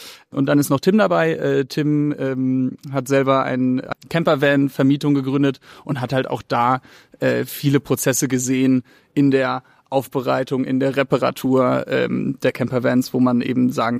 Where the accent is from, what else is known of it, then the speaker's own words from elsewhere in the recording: Braunschweig, Lower Saxony, Germany; now in Berlin, Germany; Ich komme ursprünglich aus Braunschweig, bin inzwischen in Berlin gelandet.